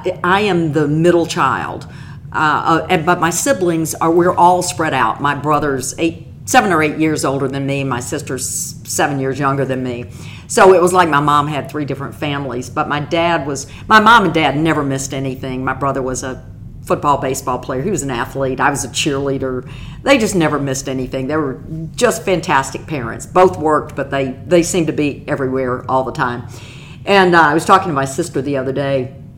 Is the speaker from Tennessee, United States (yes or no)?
yes; Memphis, Tennessee, United States; I grew up in Longview Heights, which is in the heart of South Memphis. I grew up near a railroad track, near a fire station, could walk to school.